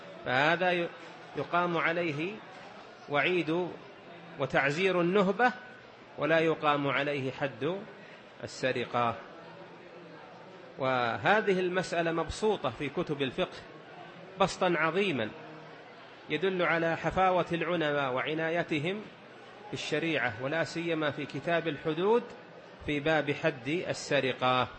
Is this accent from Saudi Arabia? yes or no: yes; Saudi Arabia; في بلدنا المملكة العربية السعودية